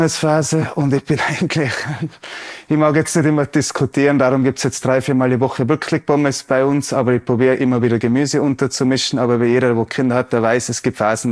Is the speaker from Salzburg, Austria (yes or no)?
no; Ischgl, Tyrol, Austria; das Paradies für Skifahrer bei uns in Ischgl ist